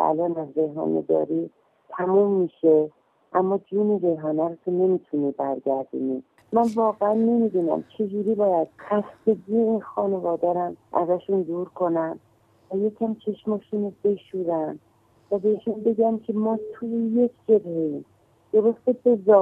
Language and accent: Persian; Iran; من شهروند ایرانی هستم که در ایران زندگی میکنم